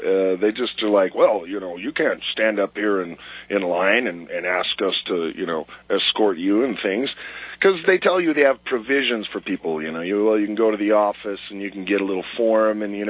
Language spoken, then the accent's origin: English; United States; I don't approve of this, and I'm an American.